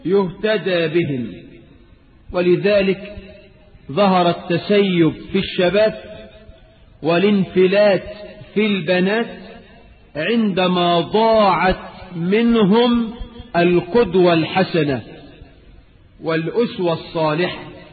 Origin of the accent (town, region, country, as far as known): Egypt